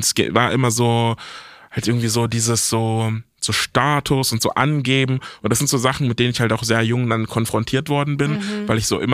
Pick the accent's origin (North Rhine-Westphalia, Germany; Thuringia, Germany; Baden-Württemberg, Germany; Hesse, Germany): North Rhine-Westphalia, Germany; Velbert; Wir sind beide aus Velbert, Velberter Jungs.